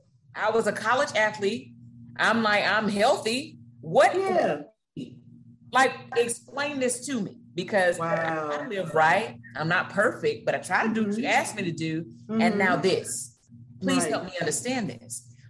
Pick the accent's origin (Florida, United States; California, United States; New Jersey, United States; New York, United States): Florida, United States; Let me tell you, I'm from Florida.